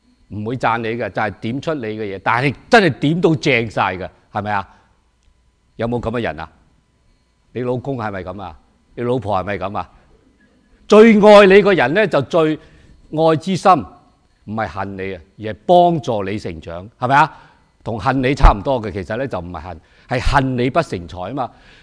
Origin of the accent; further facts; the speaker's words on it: Hong Kong; 把我们广东人香港来的就是叫过瘾